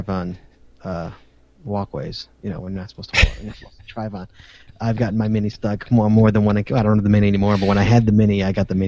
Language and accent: English; Chicago, Illinois, United States; from Chicago, and I've never heard of that.